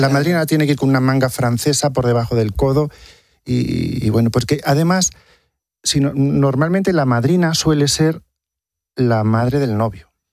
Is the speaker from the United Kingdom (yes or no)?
no; Miguel Esteban, Castilla-La Mancha, Spain; Ellas fueron la gente de mi pueblo, de Miguel Esteban, las primeras que confiaron en mí